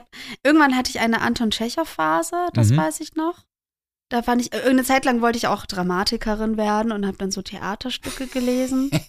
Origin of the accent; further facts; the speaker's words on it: Bamberg, Bavaria, Germany; In Bamberg, wo ich aufgewachsen bin